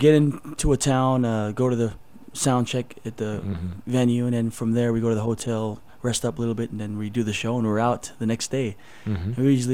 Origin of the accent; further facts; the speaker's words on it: Tonga; now in Salt Lake City, United States; When we came from Tonga in 65 and settled in Salt Lake, he just wanted something our family could do together.